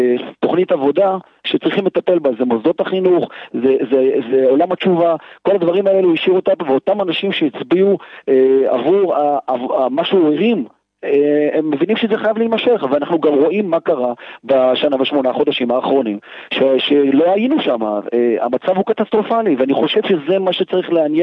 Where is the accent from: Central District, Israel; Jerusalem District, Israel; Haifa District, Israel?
Jerusalem District, Israel; Jerusalem; אני בחור שגדלתי בשכונת שמואל הנביא, בשכונת מצוקה, משפחה של 10 ילדים